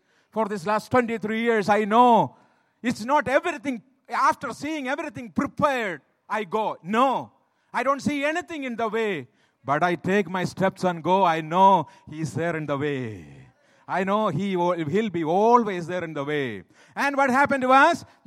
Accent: South India, India; I am extremely from South India.

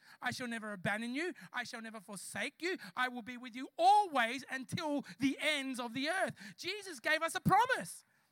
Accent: Logan, Queensland, Australia; I'm from Logan.

